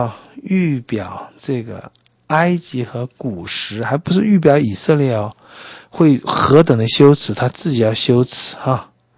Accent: China; 这是我们中国人讲的话，泥菩萨过江，自身难保

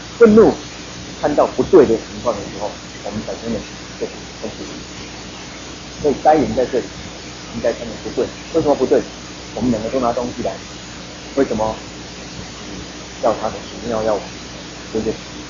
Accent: Taiwan; 我们台湾人常常都拜拜

